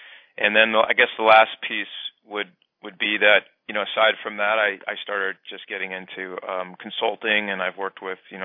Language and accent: English; Los Angeles, California, United States; No, I'm from Los Angeles. I went to Granada Hills High School and then Pierce Junior College and then Cal State Northridge.